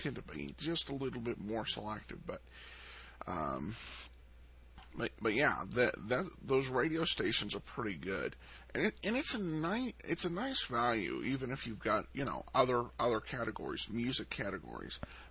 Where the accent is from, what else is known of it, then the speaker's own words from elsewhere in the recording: Montana, United States; also born or lived in Coeur d'Alene, Idaho; Well, I was actually born in Coeur d'Alene and raised, for the most part, in Northwest Montana.